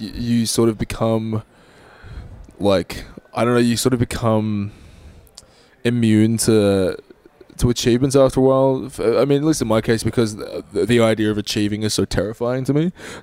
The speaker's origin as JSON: {"language": "English", "country": "Australia", "said": "Yeah, I'm Australian"}